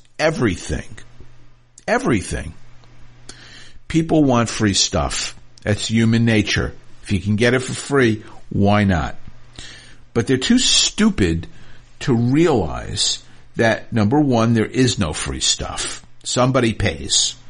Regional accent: New York City, New York, United States; I remember growing up in New York in the 60s and the 70s, and it was a very dangerous place.

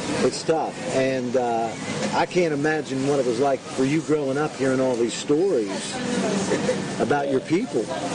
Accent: United States; You know, that's so hard for me as an American.

